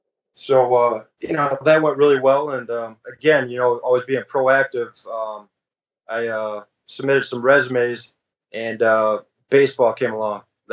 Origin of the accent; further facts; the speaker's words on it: Romeo, Michigan, United States; I graduated from Romeo, so I'm originally from Romeo, Michigan.